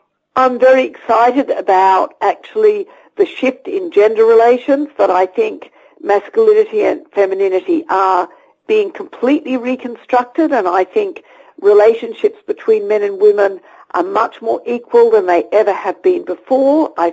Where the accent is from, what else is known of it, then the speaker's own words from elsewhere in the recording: Australia; people joke about the fact that I'm Australian and hedonistic and used to spend my summers surfing on beaches